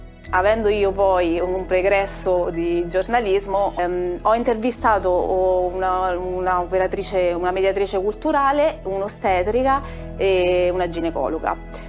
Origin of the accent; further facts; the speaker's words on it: Lazio, Italy; perché io vengo dalla Valle di Comino